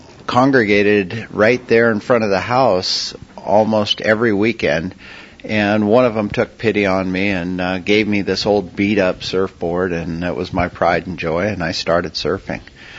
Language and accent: English; Half Moon Bay, California, United States; also born or lived in Redwood City, United States; I was born in Redwood City, as well as my dad. And then our family of six total moved to Half Moon Bay in 1966. Grew up on the beach in Miramar